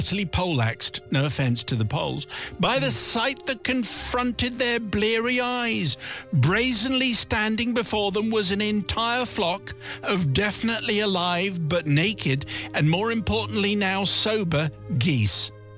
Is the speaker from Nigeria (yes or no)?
no; Ukraine; accent: Ukrainian; English is a second language; Plus, apparently, my Ukrainian accent very close to Belarusian, and who knew that?